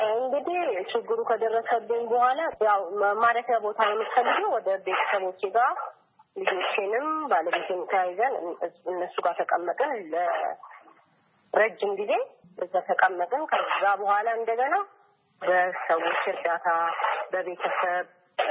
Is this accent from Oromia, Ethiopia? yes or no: yes; Shashemene, Oromia, Ethiopia; ተወልጄ ያደኩትም ሻሸመኔ ነው።